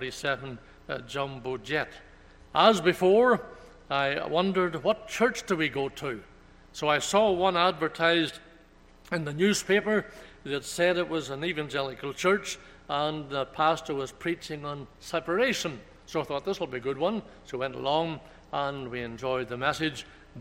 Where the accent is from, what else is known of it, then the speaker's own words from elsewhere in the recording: Northern Ireland, United Kingdom; moved away as an adult; also born or lived in Toronto, Canada; We emigrated from Ireland, Northern Ireland, to Toronto in 1963.